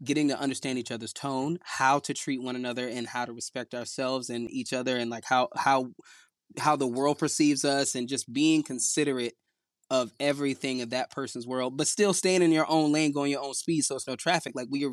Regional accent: the South, United States; we're both from the South

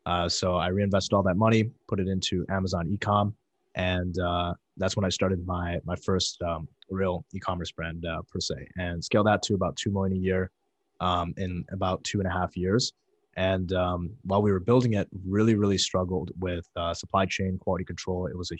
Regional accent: Chesterton, Indiana, United States; so I grew up in Chesterton, Indiana. It's actually home of the Dunes.

